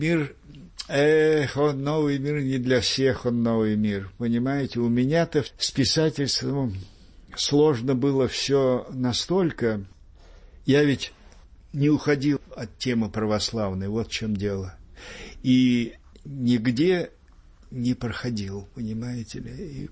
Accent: Aktobe, Aktobe Region, Kazakhstan; Я тогда, значит, уехал, взял в Актюбинск. Вроде в родной город туда поехал.

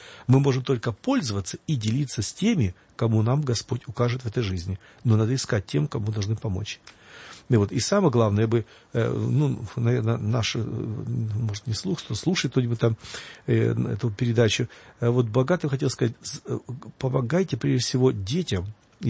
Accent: Kyiv, Ukraine; я сам киевлянин, родился в Киеве.

